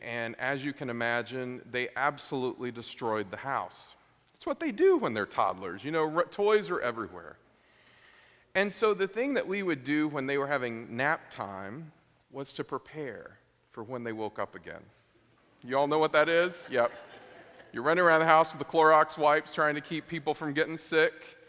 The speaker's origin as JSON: {"language": "English", "town": "Oklahoma City", "region": "Oklahoma", "country": "United States", "tie": "born or raised there", "said": "This past week, I was actually in Oklahoma City, which is my hometown, and it's actually a small miracle I'm here with you today."}